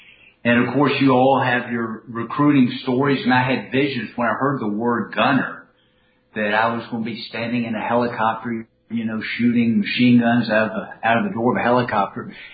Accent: Commerce, Georgia, United States; Yeah, I was born and raised in Commerce, Georgia. I know my accent never gives me away, but born and raised in Commerce, and I went to the University of Georgia.

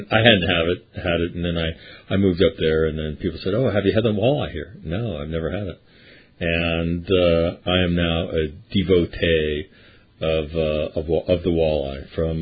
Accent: California, United States; moved away as an adult; also born or lived in Grand Forks, North Dakota; I lived up in North Dakota for a number of years. Born and raised in California, moved my family up there, and lived in Grand Forks, North Dakota, the home of the University of North Dakota.

